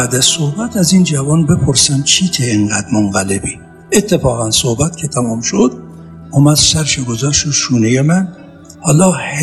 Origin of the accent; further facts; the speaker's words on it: Iran; moved away as an adult; من وقتی از ایران اومدم لس آنجلس، این دانشگاهی که پذیرفته شدم